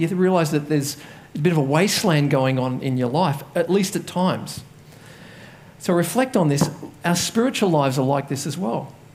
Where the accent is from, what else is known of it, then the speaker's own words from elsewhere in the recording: Katoomba, New South Wales, Australia; That's my hometown, Katoomba.